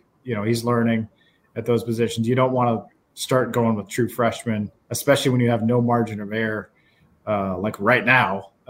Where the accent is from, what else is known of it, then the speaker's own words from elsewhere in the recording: Iowa City, Iowa, United States; I felt like I grew up in Iowa City.